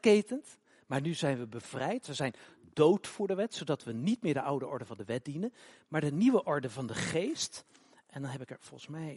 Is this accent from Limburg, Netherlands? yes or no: no; Utrecht, Netherlands; Wist ik niet hoor, ik kom uit Utrecht.